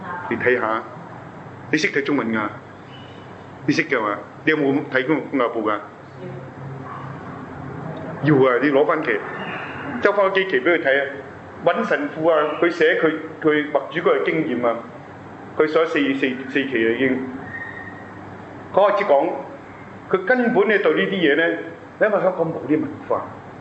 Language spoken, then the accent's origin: Cantonese; China; now in Toronto, Canada; 我哋中國人聖堂啊。